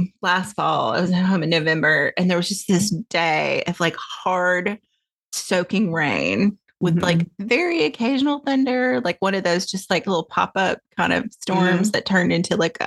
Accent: Tennessee, United States; now in California, United States; I mean, growing up in the South, in East Tennessee, thunderstorms, regular, part of life. Where I'm in California, I think I've heard thunder one time in 3 years.

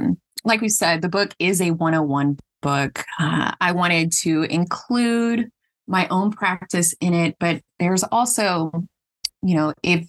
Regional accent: the South, United States; now in California, United States; No, as a Southerner.

